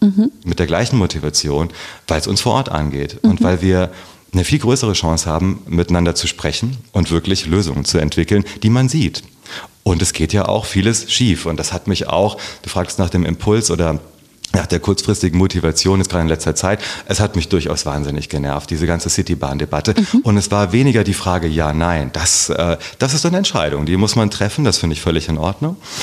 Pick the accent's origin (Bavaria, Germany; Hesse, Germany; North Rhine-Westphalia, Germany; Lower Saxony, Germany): Hesse, Germany; Herborn; Ich bin viel bei meiner Großmutter groß geworden. Meine Eltern waren noch sehr jung. Mhm. Und ja, in Herborn bin ich aufgewachsen.